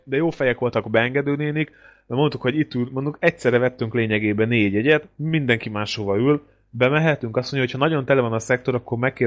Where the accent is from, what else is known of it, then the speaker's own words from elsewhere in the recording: Budapest, Hungary; Én tőzsdéves pesti vagyok